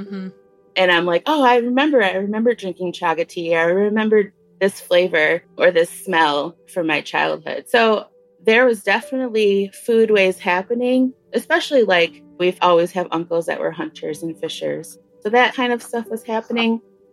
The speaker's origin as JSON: {"language": "English", "town": "Detroit", "region": "Michigan", "country": "United States", "tie": "born or raised there", "said": "It's my English name. I'm Bear Clan. I'm originally from Detroit, and I'm Anishinaabe."}